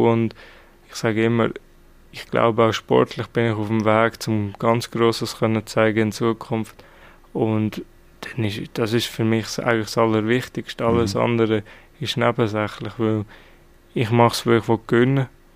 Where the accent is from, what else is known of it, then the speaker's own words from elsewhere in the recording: Switzerland; Ich weiss, dass es nicht einfach ist, als Schweizer dort hineinzukommen.